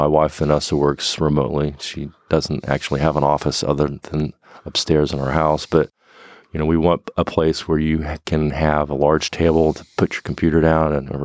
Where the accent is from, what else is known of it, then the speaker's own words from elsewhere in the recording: Morehead, Kentucky, United States; My father taught there, so I grew up in Moorhead.